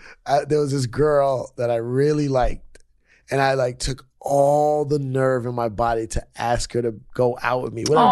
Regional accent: Bronx, New York, United States; So I grew up in the Bronx.

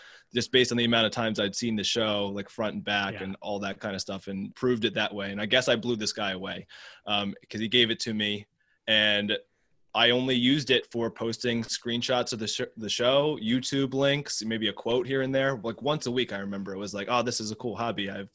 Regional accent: Baltimore, Maryland, United States; No, I'm born and raised in Baltimore. I did spend some time overseas.

